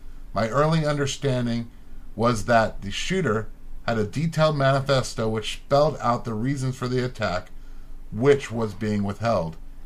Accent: Houston, Texas, United States; and I grew up in Houston. So it used to be a red city, believe it or not.

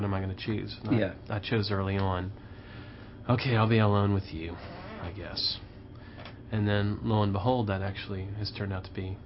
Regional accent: St. Louis, Missouri, United States; also born or lived in Nashville; I wrote music, sang music. Of course, that's true of everybody in Nashville, but I grew up in St. Louis where it wasn't.

